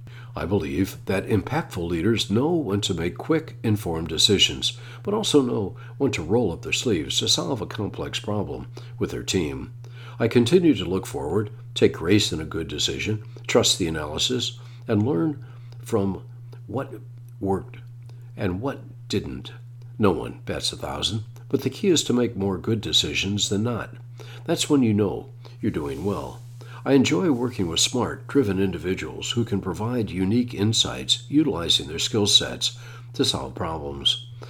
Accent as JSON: {"language": "English", "town": "Annapolis", "region": "Maryland", "country": "United States", "tie": "born or raised there", "said": "I grew up in Annapolis, Maryland, where competitive sailing was a big part of my childhood, all the way through college."}